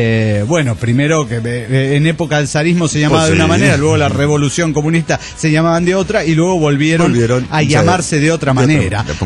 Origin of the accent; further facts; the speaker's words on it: Querétaro, Mexico; de Querétaro, México.